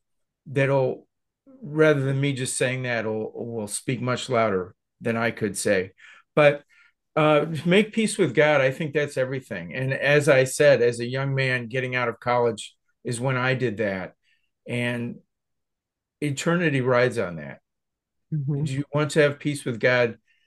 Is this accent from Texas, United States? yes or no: no; Ohio, United States; I'm from Ohio. I live in Ohio all my life